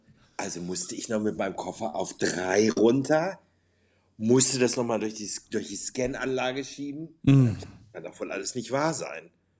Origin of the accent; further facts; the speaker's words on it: Norway; Ich sage, ich komme aus Norwegen.